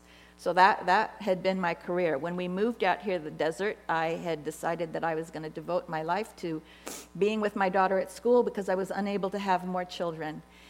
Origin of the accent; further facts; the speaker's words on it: Los Angeles, California, United States; And I grew up in the Los Angeles area, moved out here with my husband and my daughter